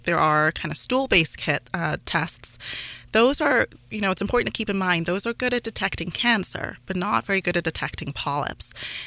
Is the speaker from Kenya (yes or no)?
yes; Kenya; moved away as an adult; I grew up in Kenya, and I spent my first 18 years there